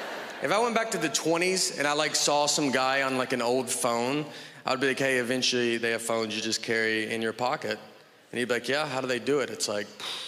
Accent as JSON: {"language": "English", "town": "Nashville", "region": "Tennessee", "country": "United States", "said": "I'm from Nashville, Tennessee"}